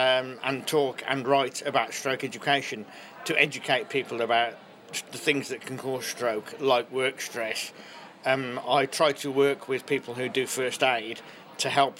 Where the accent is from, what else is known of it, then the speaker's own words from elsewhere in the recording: Kidderminster, West Midlands, United Kingdom; when I was growing up in Kidderminster in the 1970s in Worcestershire